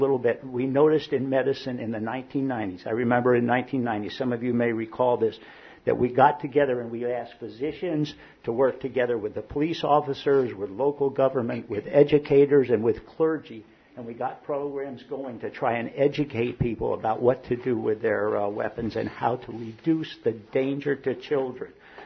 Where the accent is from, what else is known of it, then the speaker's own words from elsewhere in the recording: New York, United States; I'm 73 years old. I'm originally from New York State. I grew up north of here. I live right now in Ithaca.